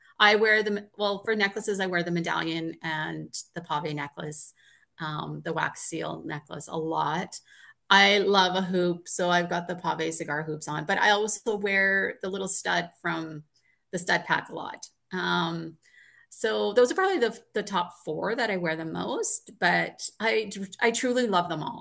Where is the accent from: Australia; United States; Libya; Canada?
Canada; Sturgeon County, Alberta; I'm from Sturgeon County, and St. Albert is our hockey community.